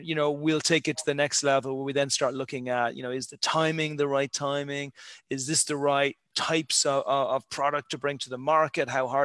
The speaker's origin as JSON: {"language": "English", "country": "Ireland", "said": "as an Irish boy who's come from cold beginnings, I'll call Santa Monica paradise."}